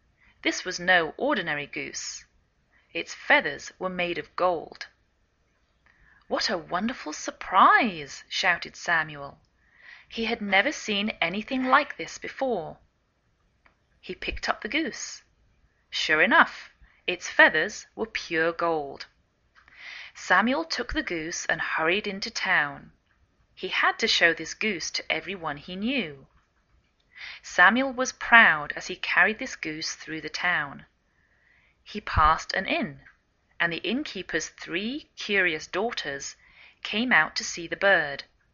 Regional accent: England, United Kingdom; now in United States

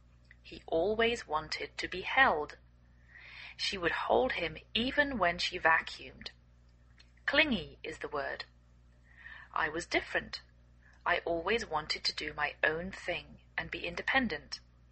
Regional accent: England, United Kingdom; I'm English

